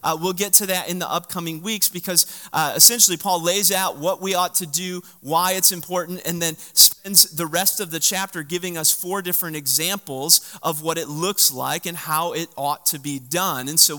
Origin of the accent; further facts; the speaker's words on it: Michigan, United States; For many of you, you know that I grew up in Michigan. I went to school at the University of Michigan.